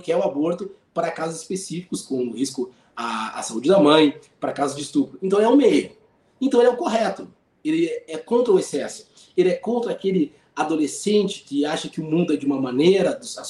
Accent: Brazil; Eu sou brasileiro, eu já vi muitas coisas acontecerem e eu sou do caminho do meio.

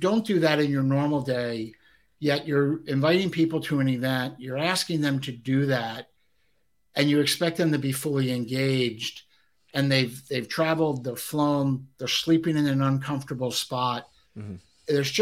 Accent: Ireland; I travel to places that as an Irishman, I probably wouldn't be let into

